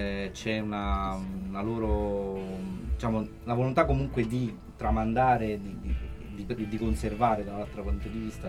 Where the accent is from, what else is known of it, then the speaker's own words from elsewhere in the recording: Lazio, Italy; io vengo dal Basso Lazio, che comunque è una terra di confine tra il Molise, la Campania, l'Abruzzo, e noi fino agli anni 20 siamo stati provincia di Caserta, la famosa alta terra di lavoro